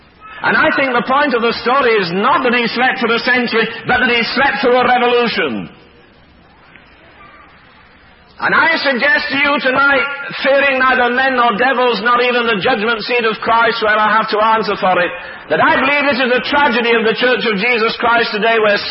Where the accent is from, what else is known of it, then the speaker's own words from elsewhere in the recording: England, United Kingdom; you may believe I'm English, but you'd hardly believe that in the little schoolhouse in England, I learned what is the most, or the best known story in America, about America.